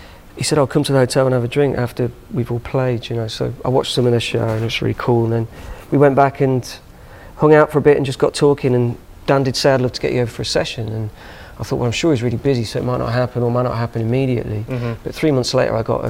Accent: United Kingdom; I mean, especially as a British band, and to get to go to Memphis anyway is a bit of a pilgrimage for the history.

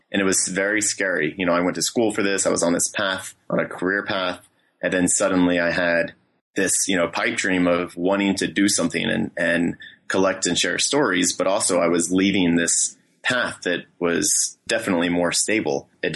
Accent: Driftwood, Texas, United States; now in New York City, United States; even though I live here in New York City, I'm not from here. I'm from Driftwood, Texas.

